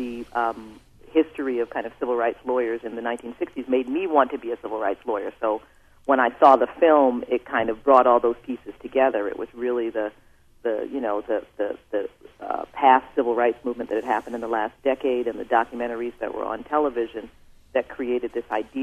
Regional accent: Maryland, United States; So I'm representing the North.

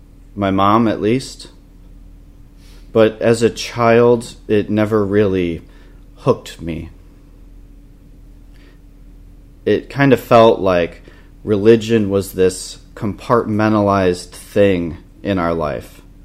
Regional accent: Rochester, United States; So I grew up here in Rochester, the oldest of 4 boys, and we were raised Roman Catholic.

